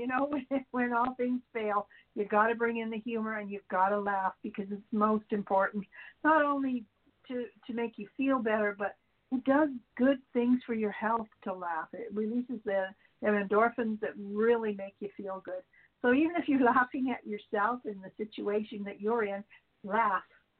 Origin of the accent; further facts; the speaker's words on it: Canada; and I, even though I'm a Canadian